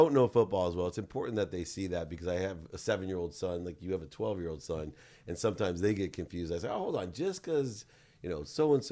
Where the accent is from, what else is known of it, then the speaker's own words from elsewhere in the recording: San Diego, California, United States; and I grew up in San Diego